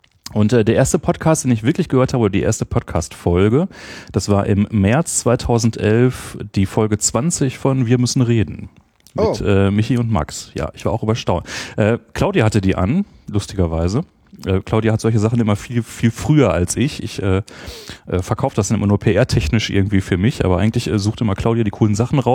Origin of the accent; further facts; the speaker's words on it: Essen, North Rhine-Westphalia, Germany; moved away as an adult; also born or lived in Göttingen; now in Berlin, Germany; Geboren in Essen, dann direkt nach dem Abi nach Göttingen und dort dann 20 Jahre studiert